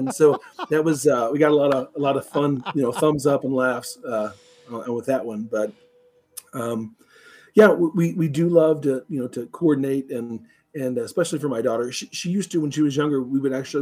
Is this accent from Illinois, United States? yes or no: no; Missouri, United States; it was just crazy in December thinking I'm from Missouri and this doesn't happen, where we're at.